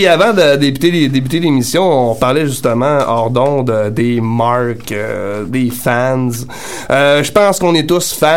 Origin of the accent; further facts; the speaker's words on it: Chibougamau, Quebec, Canada; Ben, je suis originaire de Chibougamau.